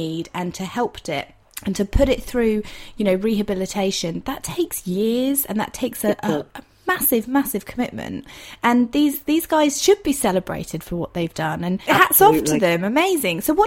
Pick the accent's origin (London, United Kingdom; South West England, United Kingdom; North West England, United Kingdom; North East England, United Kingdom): South West England, United Kingdom; I'm from Dorset.